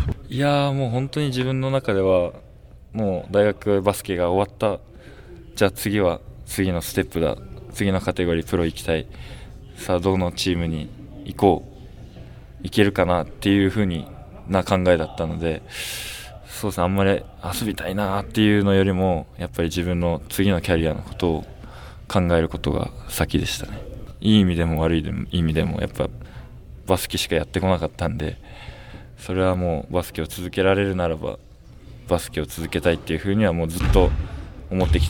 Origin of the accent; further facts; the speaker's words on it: Kagoshima, Japan; now in Kumamoto, Japan; やっぱり九州、地元鹿児島県なんで、すごくみんな人柄が良くて